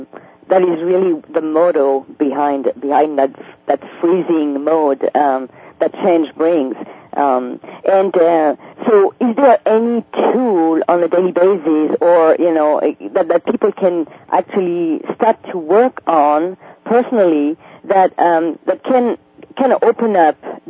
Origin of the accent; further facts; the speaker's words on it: France; now in United States; if I take my personal experience when I came from France to come to United States, I had that feeling that the change was necessary